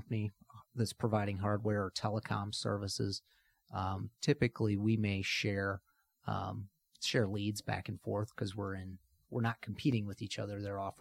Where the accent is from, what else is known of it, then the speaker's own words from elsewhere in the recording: Napoleon, Ohio, United States; I'm from a small town near Toledo, Ohio, called Napoleon.